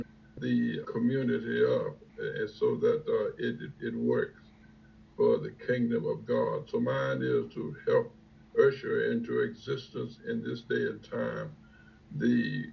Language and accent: English; New Orleans, Louisiana, United States; now in Alaska, United States; but I hail from New Orleans, Louisiana, by way of Wilson, Louisiana. Spent about 11 years in the military, came to Alaska, settled for about 7 years in the Fairbanks area